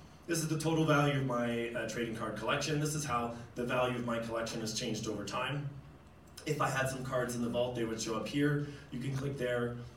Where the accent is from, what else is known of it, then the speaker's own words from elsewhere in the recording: Canada; I grew up in Canada